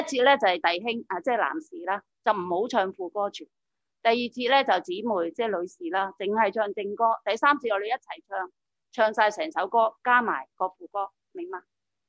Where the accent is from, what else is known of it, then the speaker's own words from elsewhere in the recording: Hong Kong; 用我们香港人睇都几化学喎